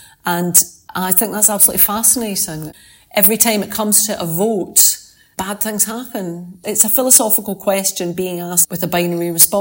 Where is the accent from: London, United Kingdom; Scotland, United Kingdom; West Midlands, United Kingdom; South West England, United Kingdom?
Scotland, United Kingdom; I'm a Scottish lawyer.